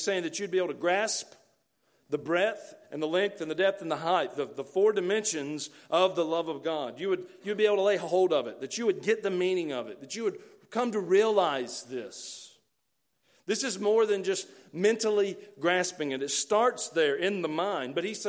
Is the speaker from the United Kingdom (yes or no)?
no; Georgia, United States; I grew up near Atlanta.